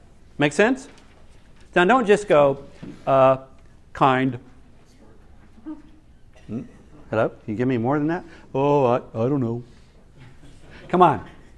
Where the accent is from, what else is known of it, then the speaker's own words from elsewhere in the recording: Nashville, Tennessee, United States; 40 years ago, I moved to Nashville, my hometown, after I graduated from seminary to plant a church.